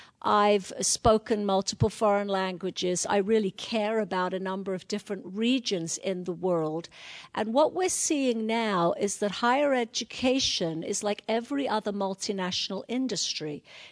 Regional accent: London, United Kingdom; accent: North London; So born and raised in North London, you can probably tell that from my accent. This is a North London accent, north of the River Thames.

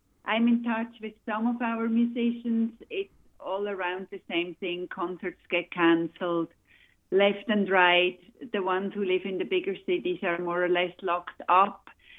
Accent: Switzerland; now in Ithaca, United States; as everybody probably knows from my accent, I'm not exactly born and raised in Ithaca, but I am from Switzerland.

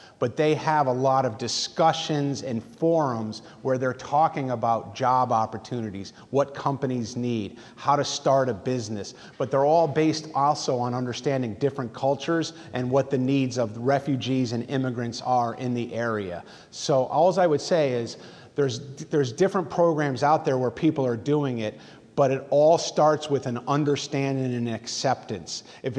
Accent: Maine, United States; So I mentioned that I'm from Maine.

